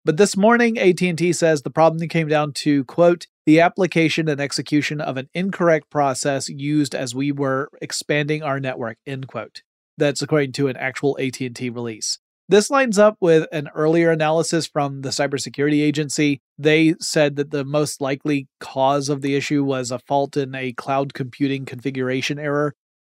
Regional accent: Atlanta, Georgia, United States; and my hometown of Atlanta, Georgia.

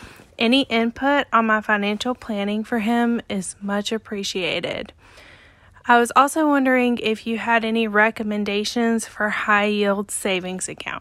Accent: Knoxville, Tennessee, United States; I'm from Knoxville, Tennessee.

